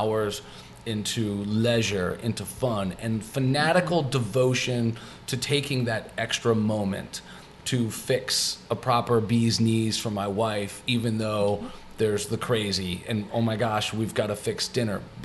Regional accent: New Jersey, United States; I'm a cat from Jersey who grew up, my mother was a secretary and my father was a general contractor.

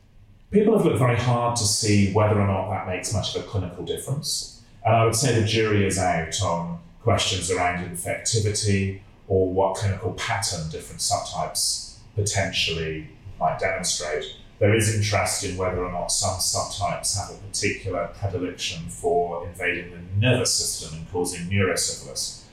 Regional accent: England, United Kingdom; moved away as an adult; now in Sydney, Australia; I trained in England. I'm English by background, and I worked there until about 2007, and then came out to work at Sydney Sexual Health Centre

